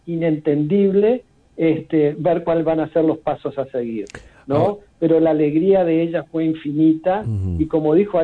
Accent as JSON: {"language": "Spanish", "country": "Uruguay", "said": "Es algo innato de nuestra cultura, de nuestra sociedad como uruguayos"}